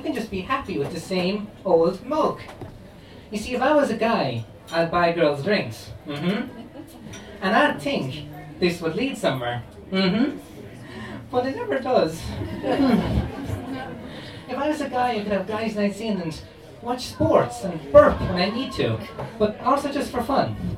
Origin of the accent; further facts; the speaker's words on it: Limerick, Munster, Ireland; we were driving back to Limerick. I'm from Limerick myself